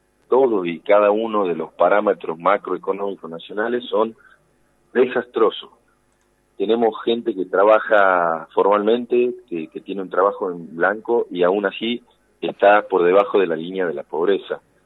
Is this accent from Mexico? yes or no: no; Argentina; si yo como argentino pienso en soluciones mágicas